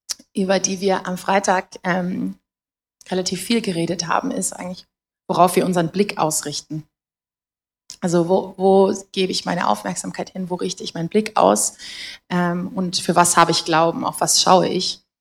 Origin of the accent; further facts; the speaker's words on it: Germany; ich komme aus Deutschland.